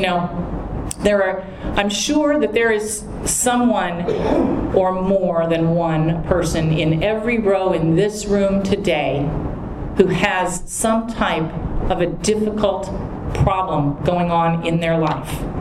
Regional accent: California, United States; but hey, I'm from California.

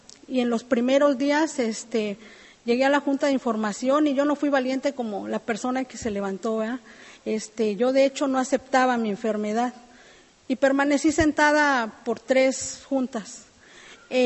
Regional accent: Mexico City, Mexico; now in Atlanta, United States; Yo soy de México, del Distrito Federal, y radico aquí en Atlanta, ¿verdad?

